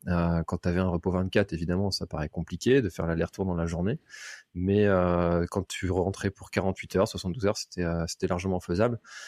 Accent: Brittany, France; je suis breton

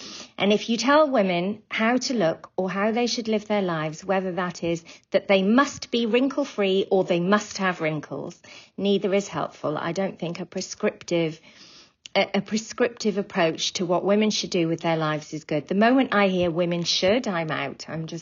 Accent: Wales, United Kingdom; I'm from Wales.

